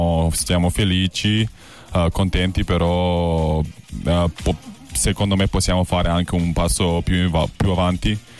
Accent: North Macedonia; Rappresenta tanto, perché da dove vengo io noi non abbiamo mai fatto Olimpiadi.

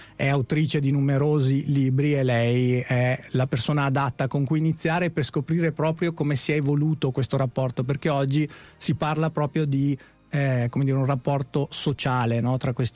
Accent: Trentino-Alto Adige, Italy; io da trentino sono fiero di quello che hanno fatto i trentini

